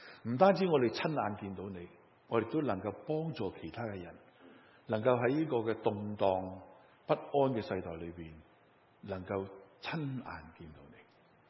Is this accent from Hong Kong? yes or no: yes; Hong Kong; 我11月底就要再去香港，很多人很担心，牧师不要回啊，我使乜惊，因为我在那里长大